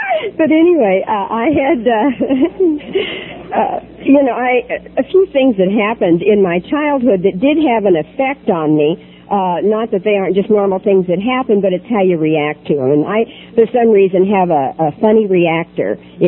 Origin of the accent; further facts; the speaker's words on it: Kansas, United States; I was born and raised in Kansas, which is a dry state, and there was no alcoholism in my family.